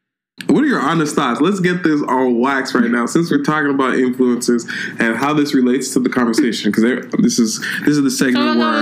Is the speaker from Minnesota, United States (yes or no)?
no; California, United States; You know, I'm from California